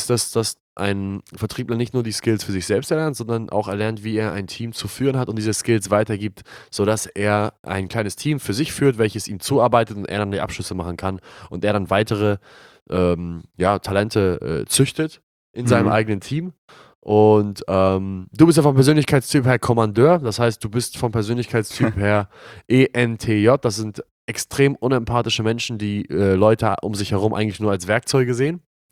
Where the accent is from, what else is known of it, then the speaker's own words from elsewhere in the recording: Glinde, Schleswig-Holstein, Germany; Die goldenen Zeiten in Glinde damals in meiner Heimatstadt